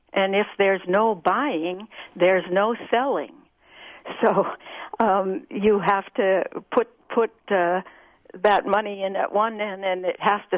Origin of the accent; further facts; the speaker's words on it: Eau Claire, Wisconsin, United States; I grew up in Eau Claire, some others settled in Dakota Territory, but most of them settled in Wisconsin.